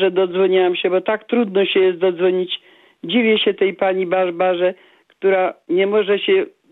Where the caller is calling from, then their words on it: Lesser Poland, Poland; Jestem z Małopolski.